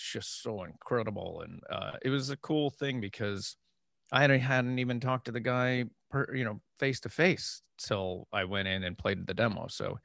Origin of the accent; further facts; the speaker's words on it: Erie, Pennsylvania, United States; I'm from Erie, Pennsylvania. So this girl from my hometown who is a family friend